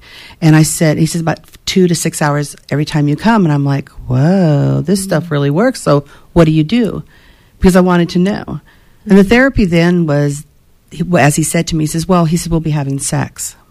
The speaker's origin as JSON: {"language": "English", "region": "Alaska", "country": "United States", "tie": "born there", "said": "I'm a Territorian, because I was born in Alaska before it was admitted into the Union"}